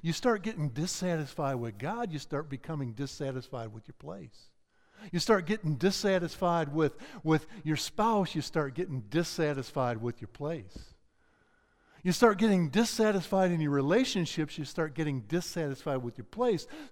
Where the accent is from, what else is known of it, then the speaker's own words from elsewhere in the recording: Midwest, United States; I grew up in the Midwest.